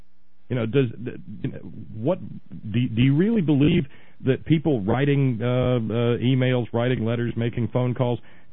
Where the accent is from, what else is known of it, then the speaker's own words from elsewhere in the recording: United States; because, you know, I'm an American citizen, you know, I love my country